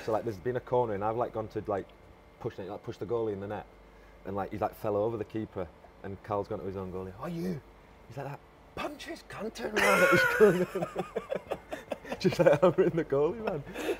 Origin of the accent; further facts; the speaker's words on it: England, United Kingdom; Mate, I'm English and I was desperate for a Scotland goal to see this place go off last night.